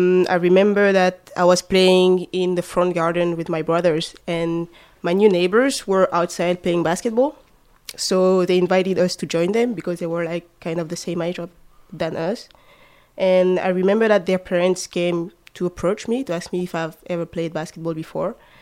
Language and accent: English; Paris, Île-de-France, France; I think growing up in France is like pretty similar to growing up in Canada. You know, I was born in Paris, so a big city, a lot of things to do.